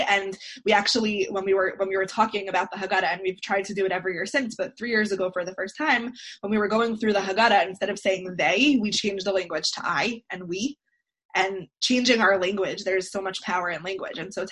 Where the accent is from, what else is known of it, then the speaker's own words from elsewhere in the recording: Great Neck, New York, United States; So I grew up in Great Neck, which is a Persian community, which is why whenever anyone hears that I'm from Great Neck, they ask me if I'm Persian. I'm not.